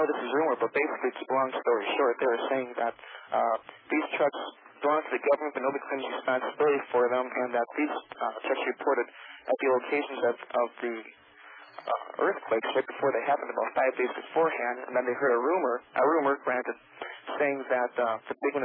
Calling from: California, United States; And I'm calling from Southern California from somewhere. I don't want to say

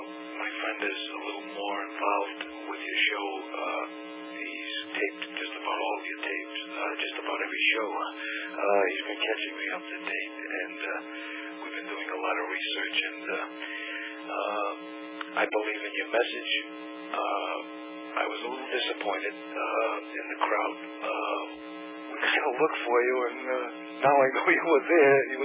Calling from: Rhode Island, United States; I'm calling from Rhode Island.

